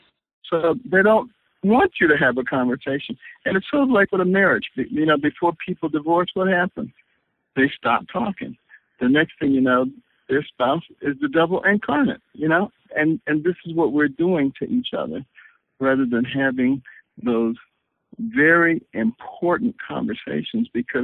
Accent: Detroit, Michigan, United States; I grew up in Detroit, and, you know, it was once the most prosperous city in the nation

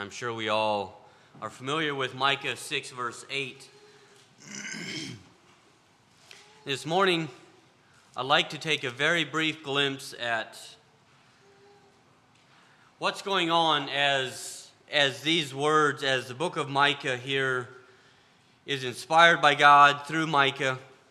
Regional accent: Virginia, United States; For those of you that don't know me, I'm from Virginia, about central Virginia.

